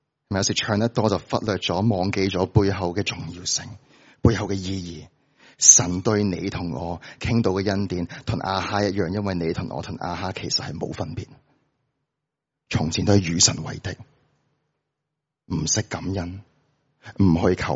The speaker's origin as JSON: {"language": "Cantonese", "country": "China", "said": "但系我哋作为中国人，我哋都会明嘅嗬。"}